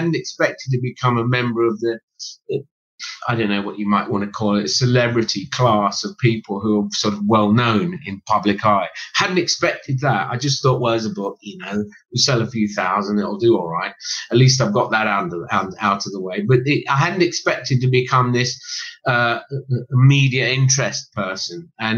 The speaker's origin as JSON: {"language": "English", "region": "England", "country": "United Kingdom", "said": "As you can imagine, I'm an Englishman."}